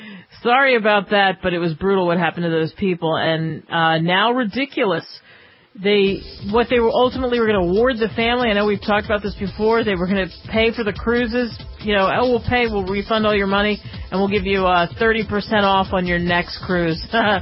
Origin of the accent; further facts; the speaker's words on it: New Jersey, United States; There's some idiots in New Jersey, and I'm from New Jersey, so I'm allowed to say that.